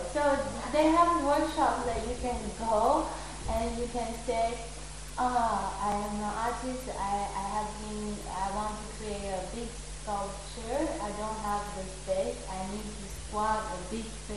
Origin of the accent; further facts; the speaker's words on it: North Macedonia; English is a second language; Darapol. Macedonia.